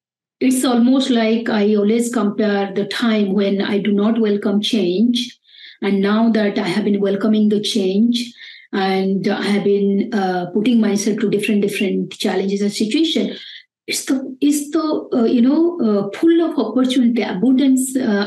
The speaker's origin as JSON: {"language": "English", "town": "Bangalore", "region": "Karnataka", "country": "India", "second_language": "English", "moved": "as an adult", "said": "I came from Bangalore, which is a very happening and very noisy place."}